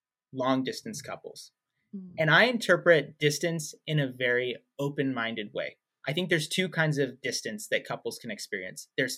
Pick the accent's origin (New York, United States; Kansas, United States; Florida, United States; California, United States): Kansas, United States; And I grew up in Kansas, in the middle of the Midwest